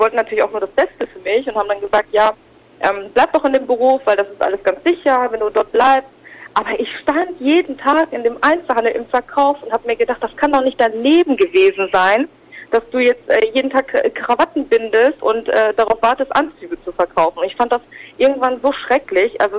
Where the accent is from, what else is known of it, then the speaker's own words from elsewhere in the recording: Hanover, Lower Saxony, Germany; ich komme ja auch ursprünglich aus Hannover